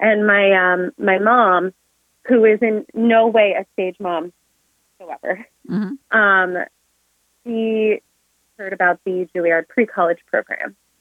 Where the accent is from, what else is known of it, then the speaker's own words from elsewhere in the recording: Albany, New York, United States; So I'm from Albany, New York.